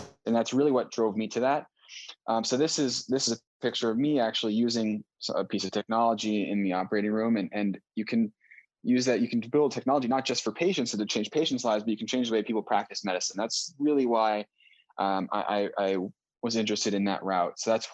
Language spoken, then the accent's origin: English; Boston, Massachusetts, United States; So my background, I grew up in Boston. I went to Lafayette College, a small undergraduate college in Pennsylvania, and studied biology, nothing too fancy.